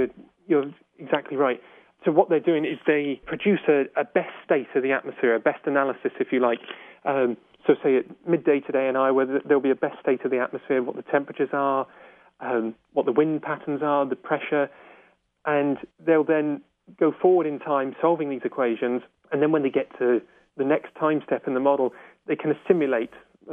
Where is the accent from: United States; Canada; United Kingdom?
United Kingdom; I'm from Britain, that's right, it's certainly not as cold.